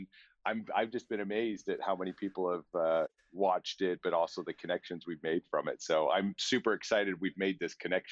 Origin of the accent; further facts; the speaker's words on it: Alberta, Canada; also born or lived in England; now in United States; I grew up in Alberta, Canada, and have had the privilege of living in Canada. I've lived in the United States, in Las Vegas, Nevada, California. I now live in Pennsylvania. I've lived in England for 5 years